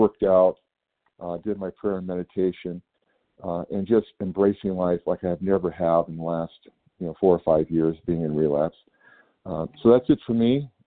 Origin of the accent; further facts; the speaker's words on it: California, United States; I'm from California.